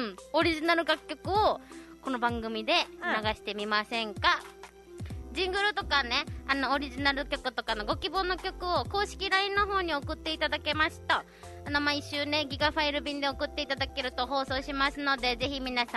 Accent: Fukuoka, Japan; now in Okinawa, Japan; 生まれも育ちも博多っ子、うん、結婚して沖縄に移住してまいりました、

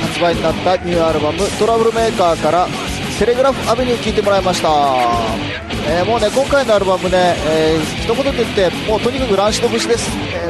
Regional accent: Sapporo, Hokkaido, Japan; ちょっとね地元の札幌行ってきました

